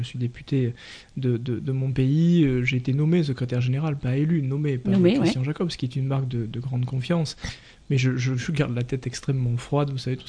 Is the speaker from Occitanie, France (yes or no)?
yes; Labastide-Murat, Occitanie, France; Oui, à la Bastide de Murat, là où j'ai grandi.